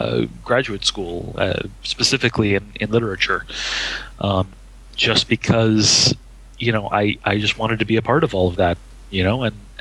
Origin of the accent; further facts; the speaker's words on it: Miami, Florida, United States; And part of the reason that I went is because I am from Miami originally, and I was going to the University of Miami at the time.